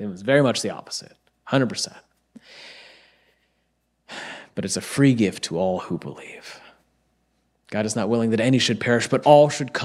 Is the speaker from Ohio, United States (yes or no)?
yes; Ohio, United States; last weekend, I was in my hometown in Ohio, and I went to my high school